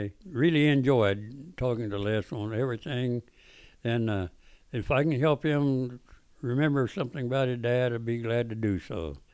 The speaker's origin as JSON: {"language": "English", "town": "Inola", "region": "Oklahoma", "country": "United States", "tie": "born or raised there", "said": "My hometown was Ainola, a little Indian town. And it was near Claremore in Tulsa and Muskogee. I was just kind of in a triangle there. And I grew up there on a farm."}